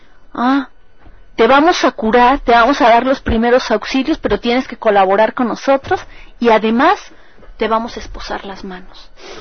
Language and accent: Spanish; Mexico; Después dije soy mexicana, pero no me dejaban. Ellos decían por mi tono de voz, es pastusa. No, no, decía otro, es paisa. No, es ecuatoriana.